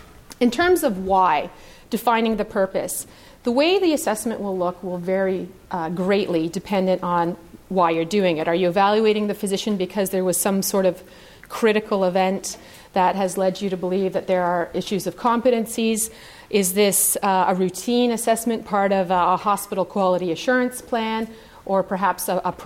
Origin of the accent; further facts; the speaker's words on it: Sudbury, Ontario, Canada; I'm from Sudbury, Ontario.